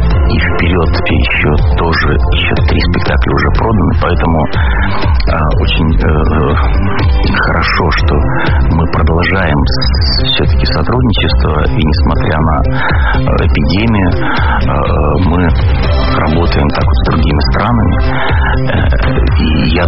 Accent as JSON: {"language": "Russian", "country": "Georgia", "accent": "Georgian", "second_language": "Russian", "said": "Ну, потому что мы говорим с грузинским акцентом, у нас грузинские жесты, грузинская пластика, танцы грузинские."}